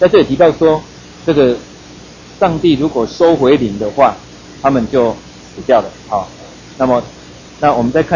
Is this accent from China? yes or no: no; Taiwan; 我们台湾人一般来讲，我们不敢叫爸爸妈妈的名字